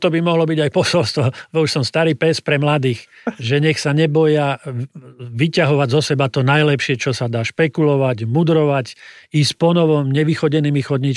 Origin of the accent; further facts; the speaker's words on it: Bratislava, Bratislava Region, Slovakia; keďže som z Bratislavy, no tak mi nadávali.